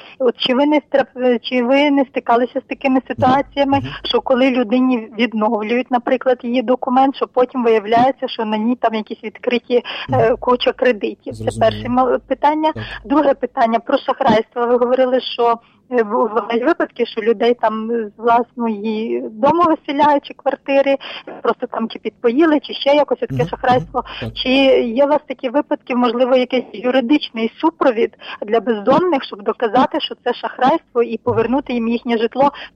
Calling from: Rivne, Rivne Oblast, Ukraine; Слава Богу … з Рівного.

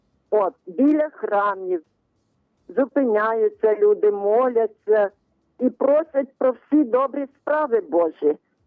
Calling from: Lviv, Lviv Oblast, Ukraine; я зі Львова

